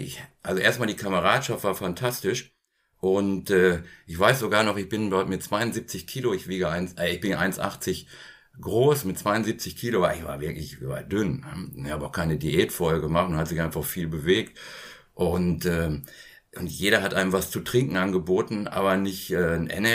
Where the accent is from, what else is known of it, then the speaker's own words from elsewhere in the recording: Herford, North Rhine-Westphalia, Germany; ich komme ja aus der Provinz hier in Ostwestfalen, in Herford, bin ich groß geworden, lebe ich immer noch.